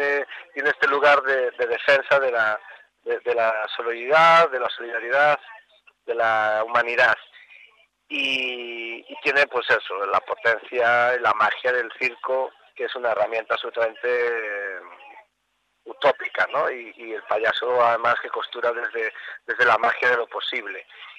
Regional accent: Lugo, Galicia, Spain; que soy de Lugo, un chaval de Lugo que es payaso

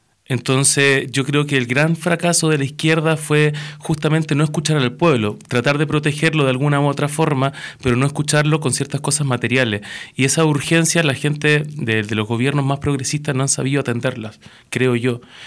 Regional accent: Chile; te pongo el caso por ejemplo de Chile, que es de donde vengo.

